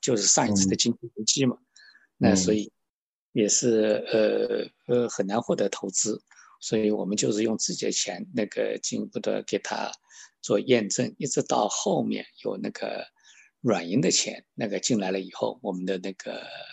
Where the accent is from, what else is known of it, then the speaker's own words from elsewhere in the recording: China; 所以我长大的地方就没有电灯的